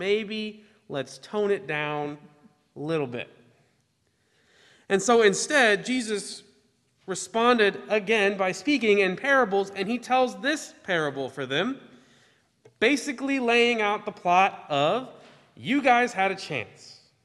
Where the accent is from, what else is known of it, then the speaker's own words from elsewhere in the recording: Kansas, United States; since I was from Kansas, thought I was from the South. But anyway, I am actually from the Midwest.